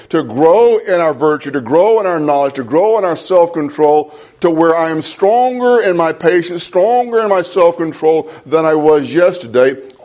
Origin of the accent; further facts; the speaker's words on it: Mississippi, United States; I'm from Mississippi. And Mississippi is flat, very flat.